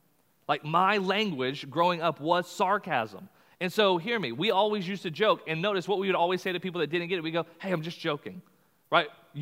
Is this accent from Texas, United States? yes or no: yes; Texas, United States; We're from Texas, and so horses, right? They abound.